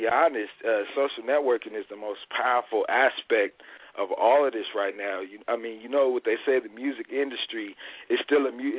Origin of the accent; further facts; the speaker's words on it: Chicago, Illinois, United States; I'm from Chicago, my hometown Chicago.